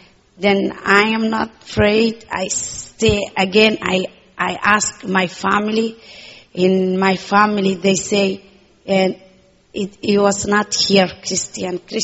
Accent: Somalia; English is a second language; moved away; also born or lived in Kenya / Malaysia / Thailand; I come from Somalia. And I come when I 11 years in Kenya, and after Kenya

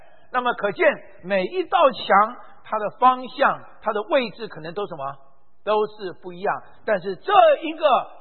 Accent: Taiwan; born there; 我为什么出生在台湾，你们为什么出生在国内，这不是我选的，这当初我爸爸逃到台湾去的，所以我就出生在台湾，都不是我选择的。

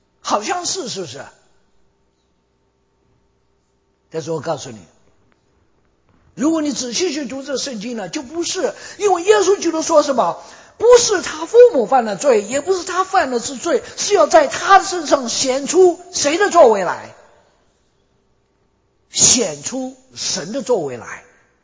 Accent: China; 我们是中国人，我们的中国的文化把我们困住了，我们永远跳不出这个中国的文化

